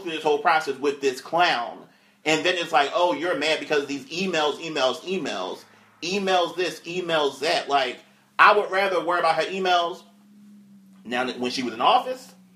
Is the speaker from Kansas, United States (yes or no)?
no; Delaware, United States; I'm from Delaware, bitch. And I will beat your ass and be on the next Amtrak back to Delaware.